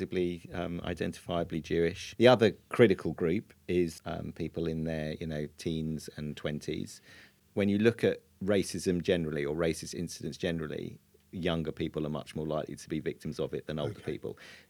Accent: United Kingdom; the reality of the world in which we live as British Jews

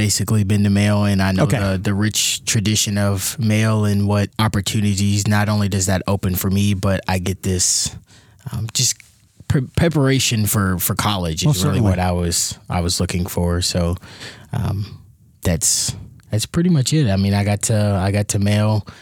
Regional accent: Shepherdsville, Kentucky, United States; also born or lived in Louisville; I was born in Louisville, grew up most of my life in Shepherdsville, so a lot of hunting and stuff like that.

